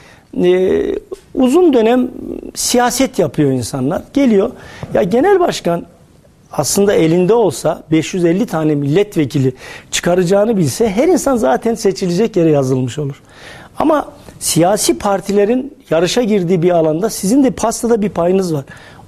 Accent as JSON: {"language": "Turkish", "region": "Ankara", "country": "Turkey", "tie": "born or raised there", "said": "Annem Erzurum, babam Yozgatlıdır benim. Doğma büyüme Ankaralıyım ama aile yapımız, kökümüz, geçmişimiz böyle milliyetçi ve ülkücü camiaya yakın."}